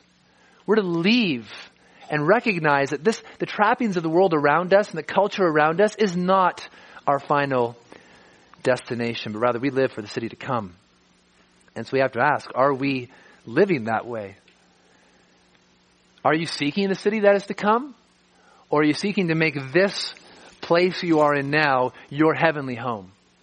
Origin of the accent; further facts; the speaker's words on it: Calgary, Alberta, Canada; Our identity is not as a Calgarian or not as a Canadian.